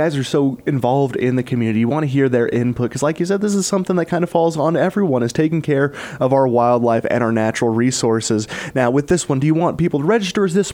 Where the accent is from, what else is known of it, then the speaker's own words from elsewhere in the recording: Utah, United States; growing up in the Castle Country over in Emory County, people love their mule deer